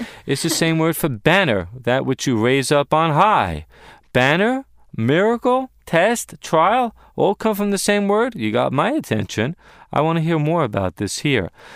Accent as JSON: {"language": "English", "country": "United States", "tie": "born or raised there", "said": "And I grew up in America."}